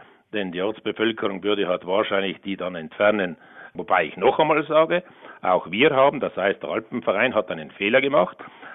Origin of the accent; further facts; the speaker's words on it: Riet, Trentino-Alto Adige, Italy; Oder zum Beispiel in meiner Heimatgemeinde Riet hat er Novale übersetzt. Ja, alle Bevölkerungsschichten sagen halt Riet.